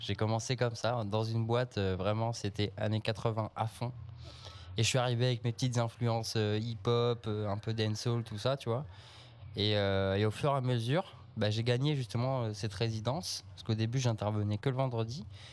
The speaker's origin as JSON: {"language": "French", "region": "Pays de la Loire", "country": "France", "moved": "as an adult", "lives_now": "Réunion", "said": "Et je viens de Vendée de base, voilà, mais depuis 2016, je suis à l'île de la Réunion."}